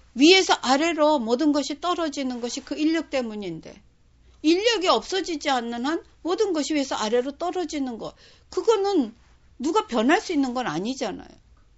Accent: South Korea; 저 같은 경우 한국 사람으로서 저희 부모님에게서 태어난 나라는 사람.

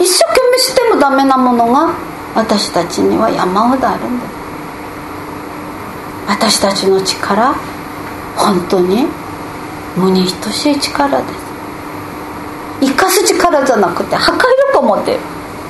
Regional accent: South Korea; now in Japan; 私は韓国で生まれ育ちました。

